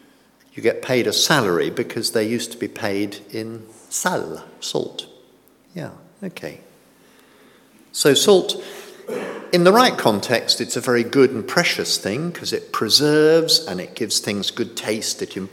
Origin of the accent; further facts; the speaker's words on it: United Kingdom; But often, being British, we just sort of keep quiet, don't we?